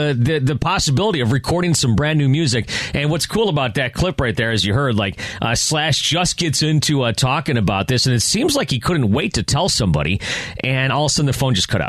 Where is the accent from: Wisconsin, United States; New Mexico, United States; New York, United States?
New York, United States; Buffalo; When I was a kid, I grew up in Buffalo, and you just played there at one of my friends' places.